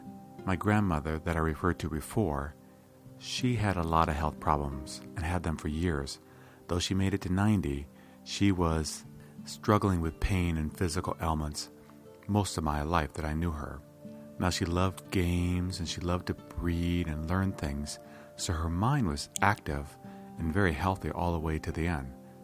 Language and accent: English; Iowa, United States; As a child growing up in Iowa, I spent a lot of my weekends, summers, and holidays with my grandmother.